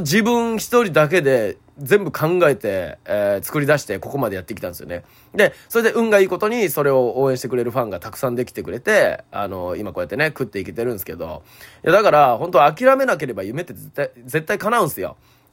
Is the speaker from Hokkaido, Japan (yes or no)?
no; Okayama, Japan; 僕はね地元岡山で、